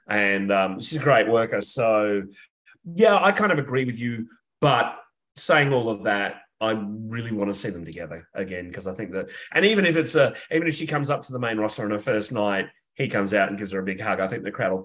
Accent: Australia; As an Australian, it's great to see someone from our part of the world come back

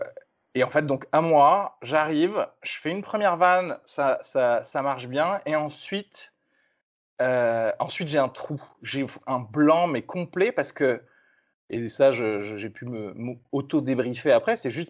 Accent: Toulouse, Occitanie, France; Mais voilà, je viens de Toulouse

